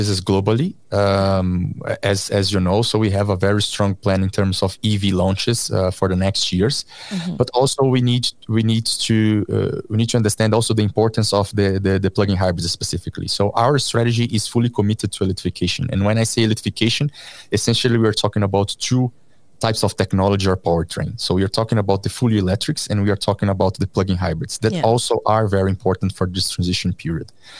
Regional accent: Brazil; English is a second language; I come from Brazil, as you know, and also is a very big country with a very big car market

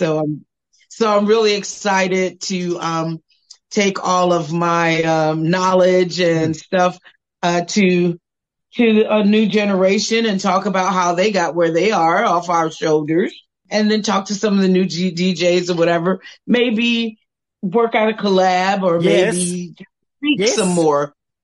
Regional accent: Gary, Indiana, United States; who were from Gary, Indiana, my hometown as well.

